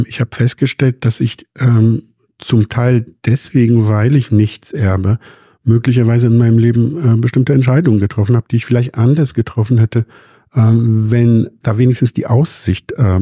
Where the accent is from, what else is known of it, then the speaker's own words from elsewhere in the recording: Poland; now in Germany; Wir haben alles, was wir hatten in Polen, wo ich herkomme, lassen müssen.